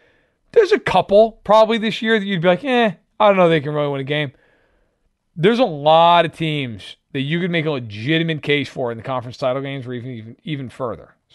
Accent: New York, United States; also born or lived in Virginia; even though I grew up in New York, I spent 2 years as a kid in Virginia, when I was like 6 and 7

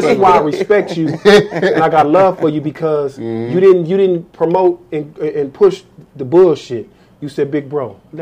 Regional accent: Los Angeles, California, United States; I'm from South Central born.

